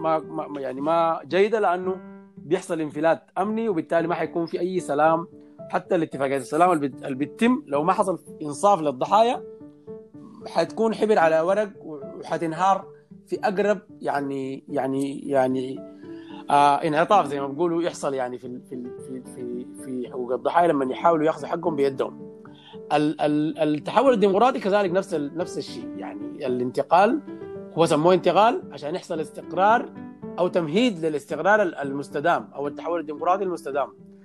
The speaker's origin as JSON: {"language": "Arabic", "country": "Sudan", "said": "زي ما عندنا في السودان حاليا"}